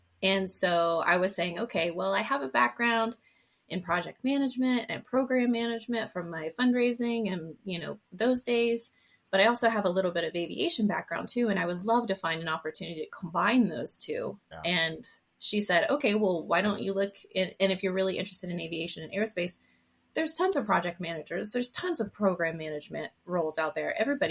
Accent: Florida, United States; I'm from Florida and he's from Northern New York.

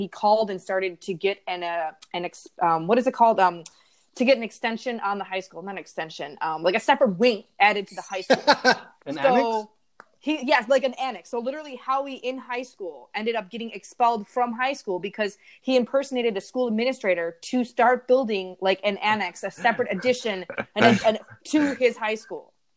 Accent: Chicago, Illinois, United States; because I grew up in Chicago and he did this set in Chicago, so that was a mind trip.

